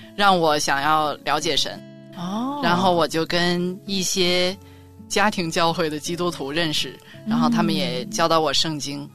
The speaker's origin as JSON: {"language": "Chinese", "region": "Beijing", "country": "China", "tie": "born or raised there", "said": "我是北京人，小时候就是在一般的普通的这种无神论的家庭长大，独生女，就是在这种无神论还有一般的国内的环境下长大。"}